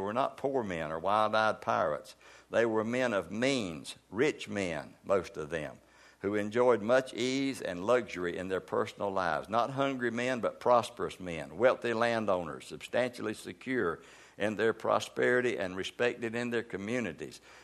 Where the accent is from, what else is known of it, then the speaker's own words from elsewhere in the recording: the South, United States; And so I'm a Southerner myself.